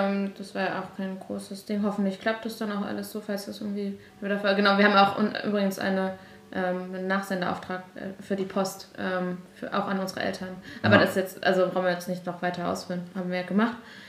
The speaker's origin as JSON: {"language": "German", "country": "Germany", "said": "also wir sind ja aus Deutschland"}